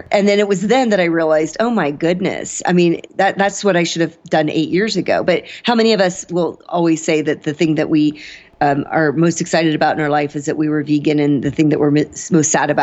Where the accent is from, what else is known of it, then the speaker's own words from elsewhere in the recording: Illinois, United States; also born or lived in Iowa, United States; I grew up in the Midwest. I'm from Illinois, Iowa.